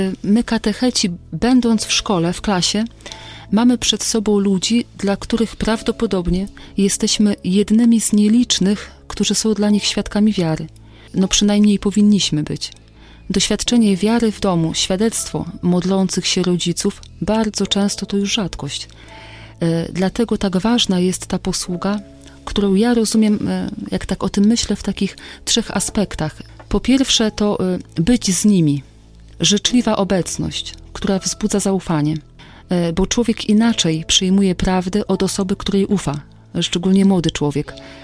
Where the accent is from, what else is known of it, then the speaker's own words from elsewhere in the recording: Olsztyn, Warmian-Masurian Voivodeship, Poland; Ja pochodzę z Olsztyna, tam nie utrzymywałam żadnego kontaktu z siostrami.